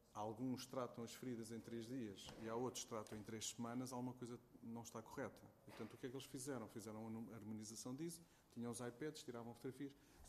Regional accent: Portugal; nós, como portugueses, vamos querer puxar o máximo que pudermos

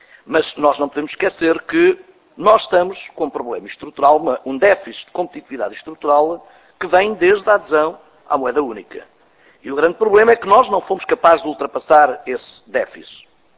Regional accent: Castelo Branco, Portugal; Eu venho de um distrito do interior, venho do distrito de Castelo Branco

